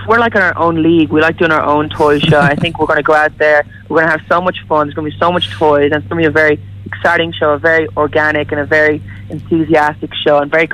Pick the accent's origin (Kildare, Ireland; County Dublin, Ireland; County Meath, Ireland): County Dublin, Ireland; Dublin; No, we're from Dublin. We've always lived in Dublin our whole life.